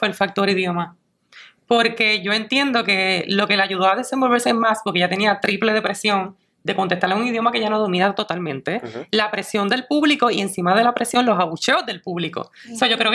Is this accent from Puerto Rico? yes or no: yes; Puerto Rico; esa es una de las cosas que nosotros como puertorriqueños, en general